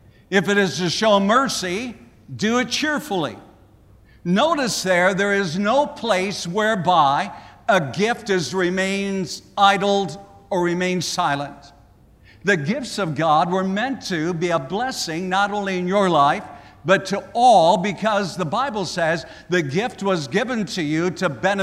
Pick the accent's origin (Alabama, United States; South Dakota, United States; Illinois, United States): South Dakota, United States; There was a man that I grew up with back in South Dakota